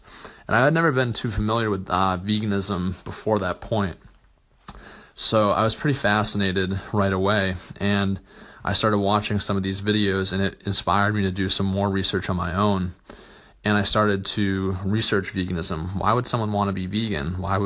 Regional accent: Boston, Massachusetts, United States; So growing up in the Boston area, Massachusetts, we'd have a lot of cookouts and barbecues, and I grew up eating a lot of meat and cheese and animal products like an average American kid.

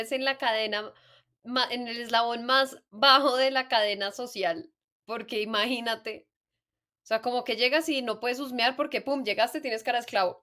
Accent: Colombia; Como buenos colombianos, procrastinamos hasta el final.

